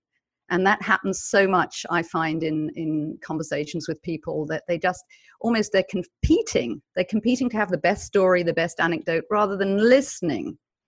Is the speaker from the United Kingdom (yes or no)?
yes; United Kingdom; Because I am British, I come from a culture of Monty Python